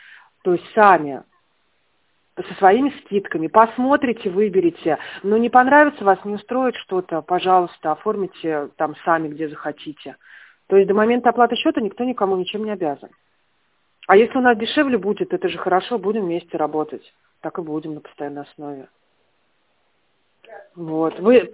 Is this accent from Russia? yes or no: yes; Tver, Tver Oblast, Russia; Мы из Твери.